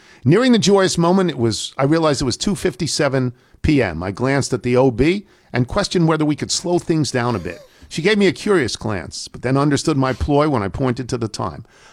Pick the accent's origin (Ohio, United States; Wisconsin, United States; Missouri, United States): Wisconsin, United States; Whitefish Bay; I'm from Whitefish Bay, Wisconsin.